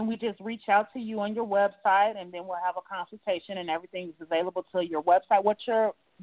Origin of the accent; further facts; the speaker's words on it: Chicago, Illinois, United States; I'm from Chicago, Illinois.